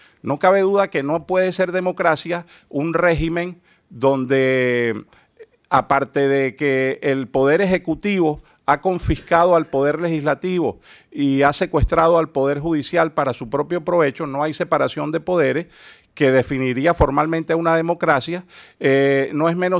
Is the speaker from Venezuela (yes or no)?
yes; Táchira, Venezuela; Yo he dicho que en mi tierra, en el estado Táchira